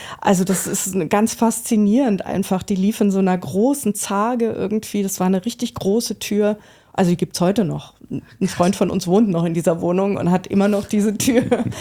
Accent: North Sea coast, Germany; now in Frankfurt, Germany; ich bin ja keine Frankfurterin, ich komme ja von der Nordsee und als ich nach Frankfurt kam 1987

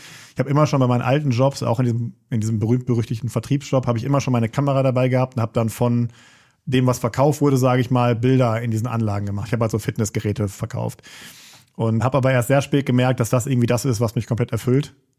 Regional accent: Essen, North Rhine-Westphalia, Germany; Aus Essen-Holsterhausen. Da bin ich auch aufgewachsen. Da bin ich zur Schule gegangen und alles.

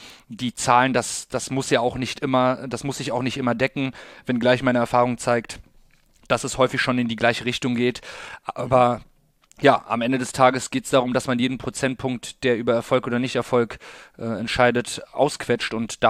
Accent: North Rhine-Westphalia, Germany; die geografische Nähe zu meiner Heimat, dem Rheinland, dem Köln, dem Siebengebirge

